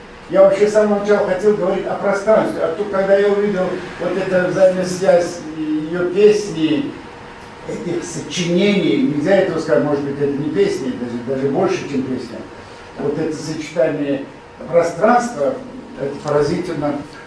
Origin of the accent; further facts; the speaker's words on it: Dagestan, Russia; born there; Я родился в горах Дагестана, я сам аварец.